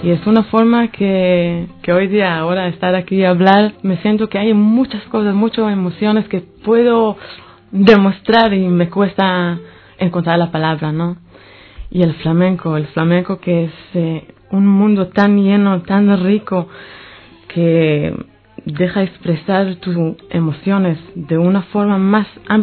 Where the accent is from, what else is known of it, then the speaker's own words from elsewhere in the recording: Israel; Spanish is a second language; La gente le costaba de creerme que no soy gitana y no soy española. Y soy de Israel, de la Tierra Santa, ¿no?